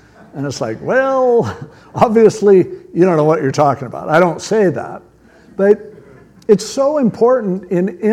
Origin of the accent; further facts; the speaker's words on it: Stanton, California, United States; except growing up in Stanton, I learned all the cuss words in Spanish